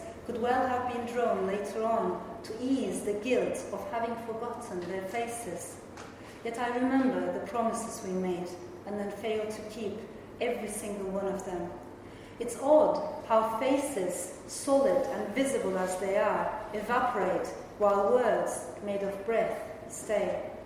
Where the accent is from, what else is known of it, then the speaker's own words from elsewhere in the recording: Turkey; maybe because I come from Turkey, and Turkey is always seen as this bridge culture.